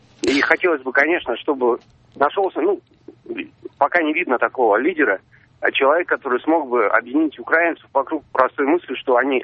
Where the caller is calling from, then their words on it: Tomsk, Tomsk Oblast, Russia; я звоню из Томска.